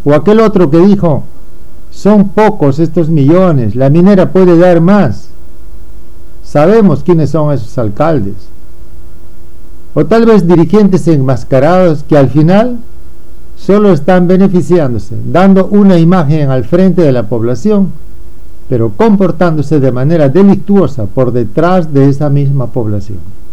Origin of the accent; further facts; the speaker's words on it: Peru; Como peruano, como periodista, como representante de una institución jurídicamente reconocida